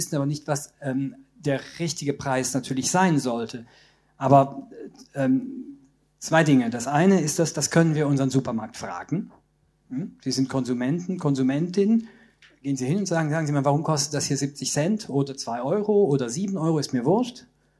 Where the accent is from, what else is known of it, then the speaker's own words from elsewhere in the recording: Luxembourg; German is a second language; ich bin ja als Luxemburger quasi sprachlich im Vorteil und ich hatte auch das Glück, lange zur Schule gehen zu können. Ich spreche 6 Sprachen.